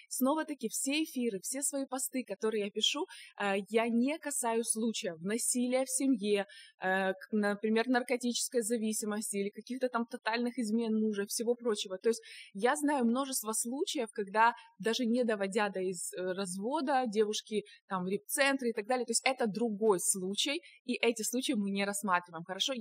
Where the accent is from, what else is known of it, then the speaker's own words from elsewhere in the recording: Ukraine; now in United States; мы живем в Америке. Ну вот, собственно говоря, такая моя небольшая визиточка, а сами мы вообще родом из Украины.